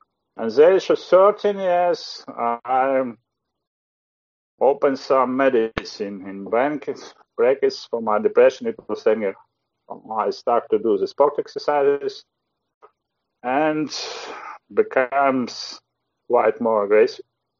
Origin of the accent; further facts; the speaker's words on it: Kyiv, Ukraine; I'm recovering from depression. I'm from Kyiv, Ukraine. I'm 47 years old